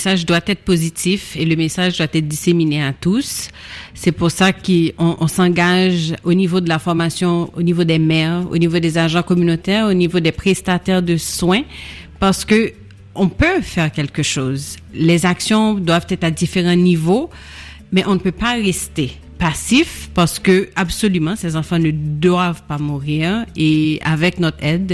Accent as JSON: {"language": "French", "country": "Haiti", "tie": "born or raised there", "said": "mais j'étais motivée de retourner en Haïti. Mais je dis toujours que même si j'ai grandi en Haïti, je jouais pas dans des bidonvilles"}